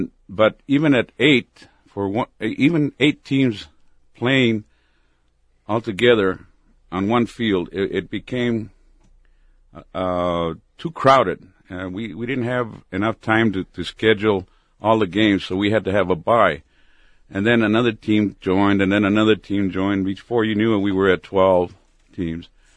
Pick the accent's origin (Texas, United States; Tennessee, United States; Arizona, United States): Arizona, United States; Tucson; also born or lived in Nogales; I'm from Tucson.